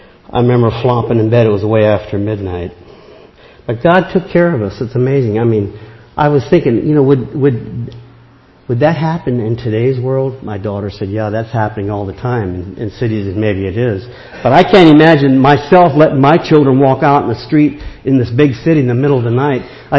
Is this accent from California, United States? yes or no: no; Hartville, Ohio, United States; born there; also born or lived in Canton; I was from Hartville, Ohio, originally. That's where I was born. That's where Dad was born, too. But we were living in Canton at the time